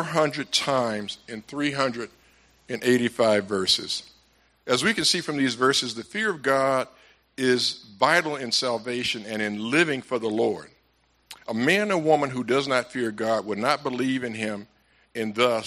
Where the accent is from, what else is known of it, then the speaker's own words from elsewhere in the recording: Atlanta, Georgia, United States; I grew up in Atlanta, Georgia, without a father in the house.